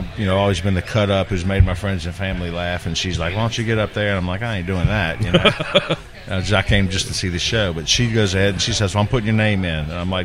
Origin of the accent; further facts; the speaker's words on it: Louisiana, United States; growing up in South Louisiana, I did a lot of Southern humor, a lot of stuff about my family